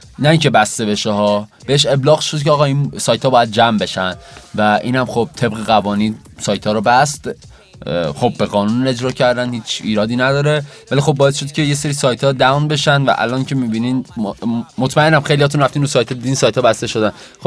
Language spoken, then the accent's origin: Persian; Iran; به عنوان یکی که افتخار میکنیم ایرانی هستیم و خواهیم افتخار کرد که ایرانی هستیم